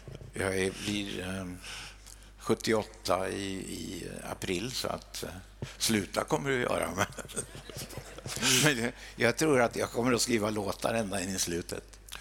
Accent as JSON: {"language": "Swedish", "town": "Västervik", "region": "Kalmar County", "country": "Sweden", "tie": "born or raised there", "said": "hon växte ju upp i Vimmerby och jag i Västervik och det är bara 7 mil mellan dem. Så vi är båda smålänningar."}